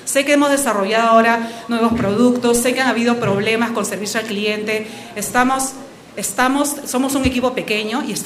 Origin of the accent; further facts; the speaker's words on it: Peru; now in United States; Soy peruana, mis padres son peruanos y mi familia es peruana en Estados Unidos, mi esposo y mis hijos.